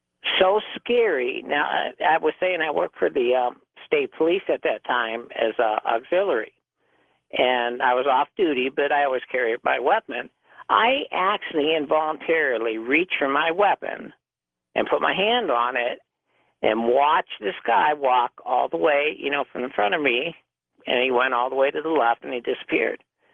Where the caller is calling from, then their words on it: Erie, Pennsylvania, United States; Erie, Pennsylvania.